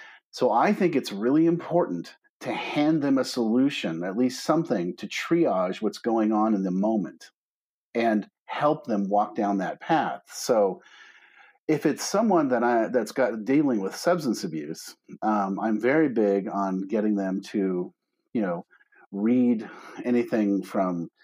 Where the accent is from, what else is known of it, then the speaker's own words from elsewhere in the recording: Palo Alto, California, United States; I grew up in Palo Alto, California, in a back when it was a town that nobody had heard of, by the way.